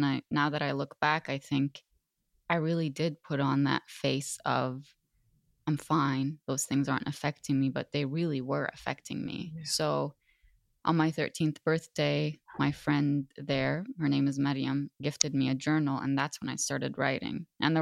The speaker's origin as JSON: {"language": "English", "country": "Lebanon", "tie": "born or raised there", "first_language": "Arabic", "second_language": "English", "lives_now": "Canada", "said": "So I'm the only one in my family who was born and raised in Lebanon."}